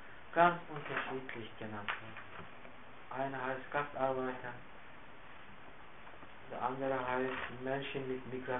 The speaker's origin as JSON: {"language": "German", "country": "Turkey", "lives_now": "Germany", "said": "ich bin Türke. Ich bin Ausländer."}